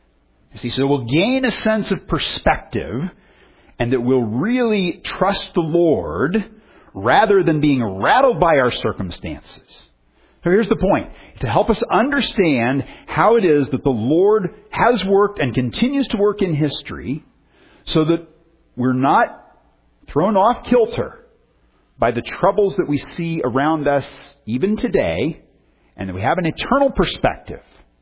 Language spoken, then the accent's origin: English; Indiana, United States; When I was a teenager growing up in North Central Indiana, I went with some friends